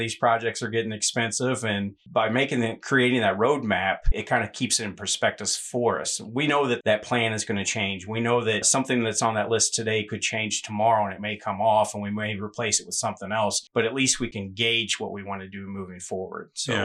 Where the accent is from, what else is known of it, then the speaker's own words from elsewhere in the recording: Jefferson City, Missouri, United States; You know, I look back to what parks did for me as a child growing up in Jefferson City, and I'll never forget, because we lived at the very top of Jefferson Street, almost by Highway 54, the viaduct right there.